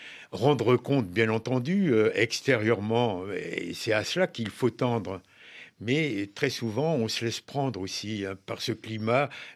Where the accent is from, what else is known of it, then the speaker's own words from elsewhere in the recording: Pays de la Loire, France; born there; also born or lived in Brittany / Lebanon; Moi, je me sens en effet, je suis né en Mayenne, j'ai vécu en Bretagne, je me sens un peu mayennais, un peu breton, un peu landais. Et quelque part, je me sens un peu libanais aussi. J'ai vécu 3 années